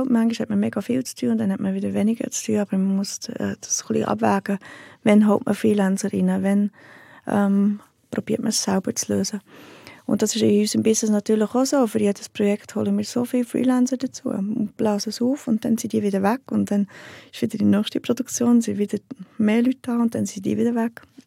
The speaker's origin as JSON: {"language": "German", "town": "Heiligenschwendi", "region": "Bern", "country": "Switzerland", "tie": "born or raised there", "said": "Im Berner Oberland, einem kleinen Bauerndorf."}